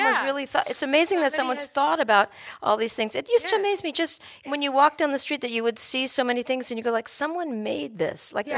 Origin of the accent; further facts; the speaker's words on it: Culver City, California, United States; Here we had the Helms Bakery. I grew up in Culver City, and we'd go, and then you'd see the whole assembly line